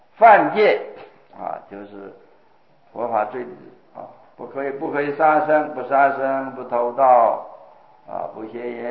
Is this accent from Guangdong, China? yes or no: no; Qiqihar, Heilongjiang, China; 我小时候在齐齐哈尔读书的时候，那寺里面有孔庙